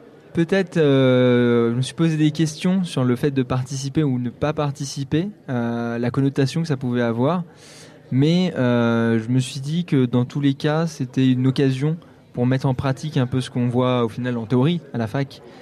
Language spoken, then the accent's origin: French; Chartres, Centre-Val de Loire, France; Je suis pas d'Orléans, je suis chartrain de base.